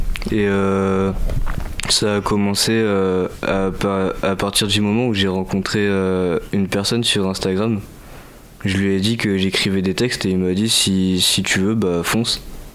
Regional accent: Niort, Nouvelle-Aquitaine, France; Moi, je viens de Niort, dans les Deux-Sèvres.

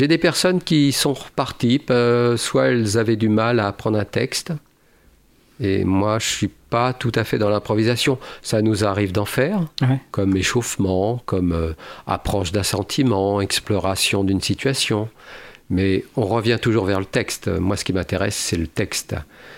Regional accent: Meschers-sur-Gironde, Nouvelle-Aquitaine, France; Je suis de Méché.

